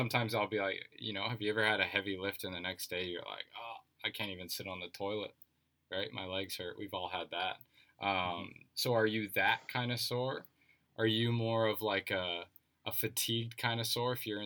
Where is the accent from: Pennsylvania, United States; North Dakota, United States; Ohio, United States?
North Dakota, United States; Grand Forks; Dude, I'm from Grand Forks.